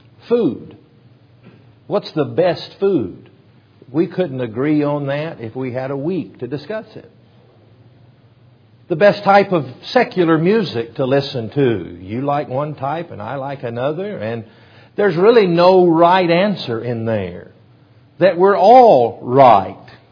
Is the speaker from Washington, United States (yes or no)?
no; Alabama, United States; For the visitors, I'm from Alabama and an Alabama football fan.